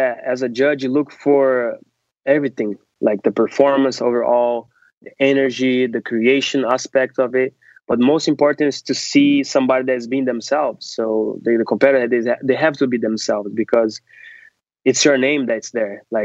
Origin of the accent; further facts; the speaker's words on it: Brazil; You're from Russia, I'm from Brazil